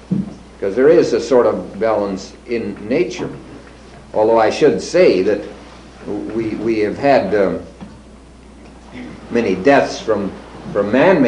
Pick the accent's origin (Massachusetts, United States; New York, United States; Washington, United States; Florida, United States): Washington, United States; I'll never forget when I was raised in Western Washington.